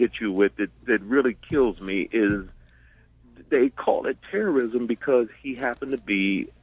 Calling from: Queens, New York, United States; I'm calling from Queens, New York.

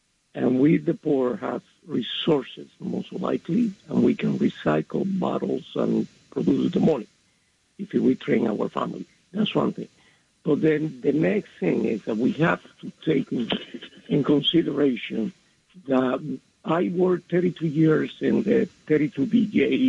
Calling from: Belgium; from Belgium.

